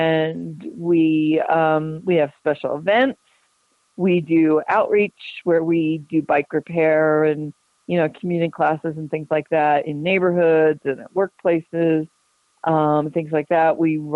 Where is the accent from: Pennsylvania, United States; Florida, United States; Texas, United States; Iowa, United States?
Pennsylvania, United States; Philadelphia; I mean, I'm from Philadelphia. I spend a lot of time in New York because my brother lives there.